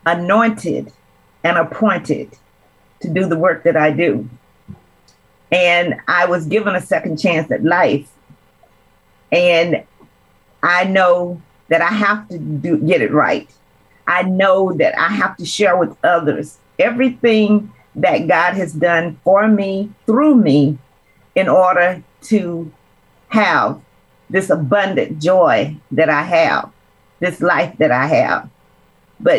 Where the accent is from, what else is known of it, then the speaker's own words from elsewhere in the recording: Tyler, Texas, United States; now in Oregon, United States; I'm a native Texan. I have been in Oregon for 24 years. I grew up, I grew up in Tyler, Texas.